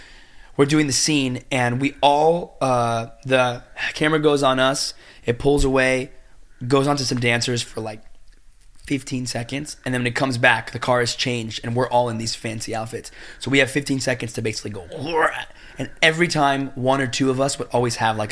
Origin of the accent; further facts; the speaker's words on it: Columbia, Missouri, United States; I was born in Missouri.